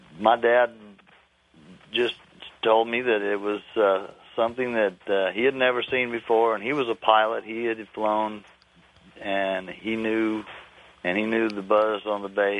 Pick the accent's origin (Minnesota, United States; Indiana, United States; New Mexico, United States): New Mexico, United States; Roswell; born there; I was born in Roswell in 1949